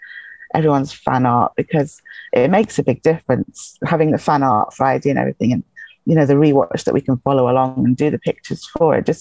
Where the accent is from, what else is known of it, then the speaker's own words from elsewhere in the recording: England, United Kingdom; born there; accent: English; I live in Scotland. I was born in England, so it's an English accent.